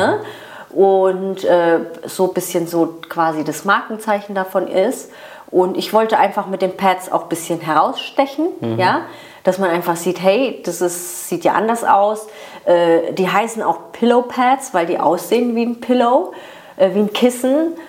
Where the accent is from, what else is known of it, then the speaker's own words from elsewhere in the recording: Mannheim, Baden-Württemberg, Germany; Genau, wir sind ja auch aus Mannheim